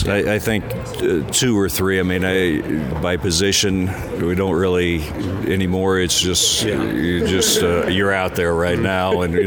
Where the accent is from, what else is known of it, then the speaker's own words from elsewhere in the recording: McCook, United States; And, I mean, I loved growing up in McCook. It was a tremendous community.